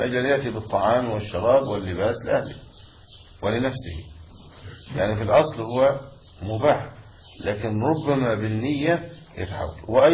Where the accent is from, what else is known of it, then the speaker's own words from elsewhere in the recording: Egypt; في بلدنا مصر